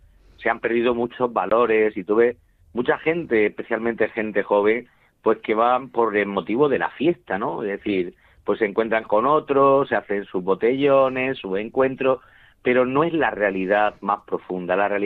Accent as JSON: {"language": "Spanish", "town": "Cartagena", "region": "Region of Murcia", "country": "Spain", "said": "aquí en la diócesis de Cartagena, de donde soy."}